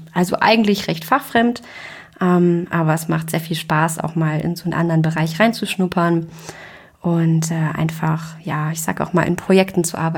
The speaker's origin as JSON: {"language": "German", "region": "North Rhine-Westphalia", "country": "Germany", "lives_now": "Rostock, Germany", "said": "Ich komme eigentlich aus der Nähe von Köln, also bin zugezogene Rostockerin seit gut 3 Jahren. Habe in Köln und Lübeck studiert"}